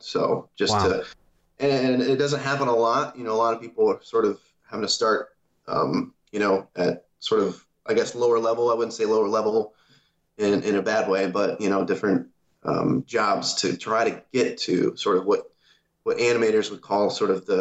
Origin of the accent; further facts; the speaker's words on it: Iowa, United States; And so I just looked into colleges around the area where I grew up in Iowa, farm town.